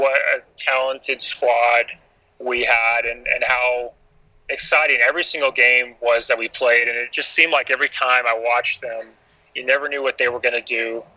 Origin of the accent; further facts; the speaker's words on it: United States; accent: American; I'm an American, as you can plainly hear by the way I'm speaking.